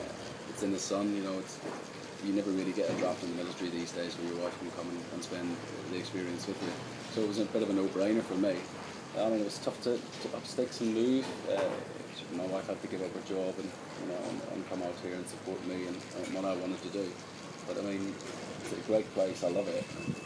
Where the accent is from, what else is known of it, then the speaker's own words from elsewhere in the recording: Northern Ireland, United Kingdom; here in the Rock, I feel a little bit at home because it is so similar to where I grew up back in Northern Ireland.